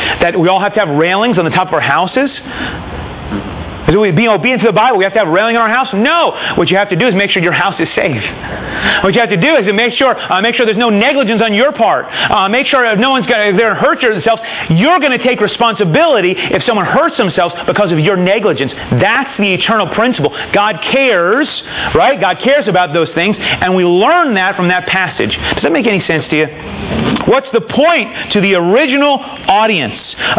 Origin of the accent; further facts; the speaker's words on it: United States; I'm not a German citizen, right? I don't obey the speed limit of the Autobahn. I'm an American.